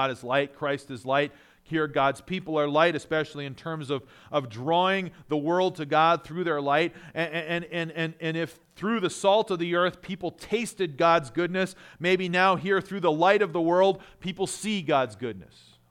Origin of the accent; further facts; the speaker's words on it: Canada; I grew up in Canada, as most of you know, and I loved watching the northern lights up in Canada.